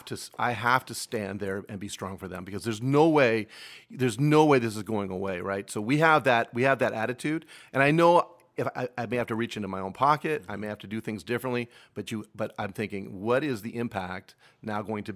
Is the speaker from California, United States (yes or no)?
yes; Elk Grove, California, United States; I love Elk Grove, my hometown.